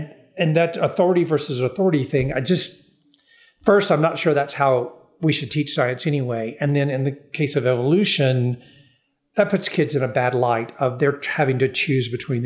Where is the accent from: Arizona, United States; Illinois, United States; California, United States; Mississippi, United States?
Mississippi, United States; I'm a long-term Southerner. I was born in Mississippi. I've lived my whole life in the South. I love the South.